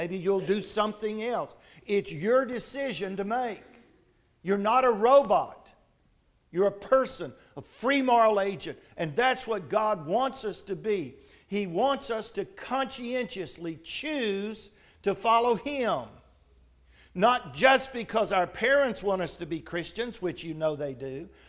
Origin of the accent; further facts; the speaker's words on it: Port Lavaca, Texas, United States; growing up here in this part of Texas, growing up in Port Lavaca, I had no problems. I was never embarrassed by anyone trying to ridicule my Christianity.